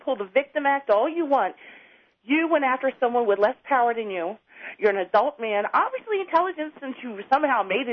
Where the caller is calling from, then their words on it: Maryland, United States; I'm from Maryland.